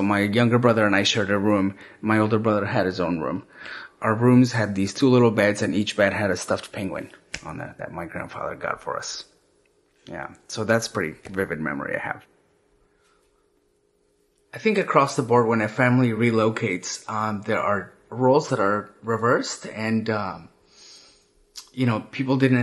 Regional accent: Guatemala City, Guatemala Department, Guatemala; now in United States; So I'm originally from Guatemala. I grew up in Guatemala City, and I moved to the US in 1990. That makes it 28 years.

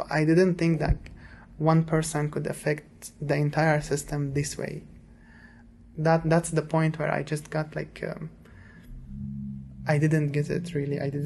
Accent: Syria; now in Dearborn, United States; Originally, I'm from Syria. I arrived in September of 2016, so it's been like about 2 years. Yep, and basically, I was located when I arrived. I stayed in Dearborn. I still live in Dearborn since I arrived.

